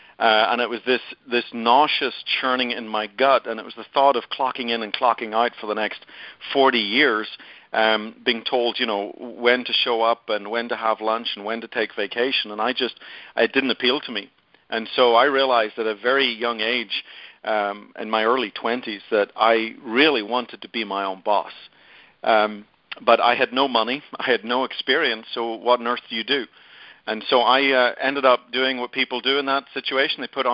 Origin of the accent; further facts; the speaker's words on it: Belfast, Northern Ireland, United Kingdom; now in Dallas, United States; I'm not maybe an original Texan. I do live in Dallas, Texas, North Dallas, up in Frisco. But I'm originally from Ireland, from the famous city of Belfast, famous for all the wrong reasons, but a beautiful place anyway. And so I raised in Belfast.